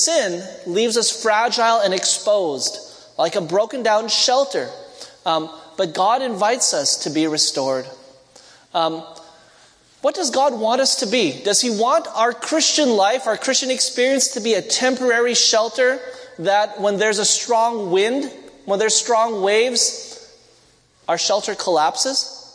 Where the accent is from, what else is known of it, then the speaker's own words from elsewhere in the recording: Canada; Okay, sorry, I'm Canadian.